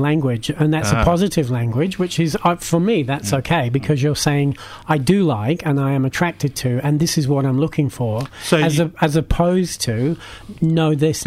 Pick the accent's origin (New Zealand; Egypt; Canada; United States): New Zealand; now in Melbourne, Australia; one of the reasons I moved to Melbourne in 2005 from New Zealand, where it's Auckland's a very small place, as you guys probably know